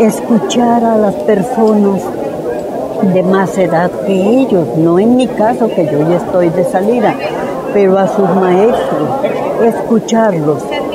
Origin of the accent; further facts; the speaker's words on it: Zapotlán el Grande, Jalisco, Mexico; Pues a mi pueblo, que lo he querido siempre, tanto, y aunque viva fuera, en algunas ocasiones me tocó vivir fuera, Zapotlán va latiendo en mi corazón, siempre, siempre.